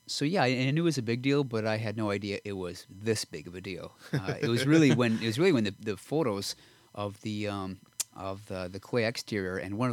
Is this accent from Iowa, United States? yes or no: no; Milwaukee, Wisconsin, United States; moved away as an adult; now in Detroit, United States; I grew up in Milwaukee, and then I came to Detroit for design school